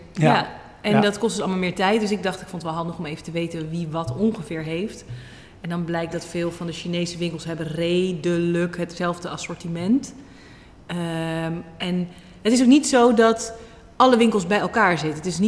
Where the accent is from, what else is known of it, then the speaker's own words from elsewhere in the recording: Netherlands; Ja, ik ben echt steun gaan zoeken als een echte Hollander.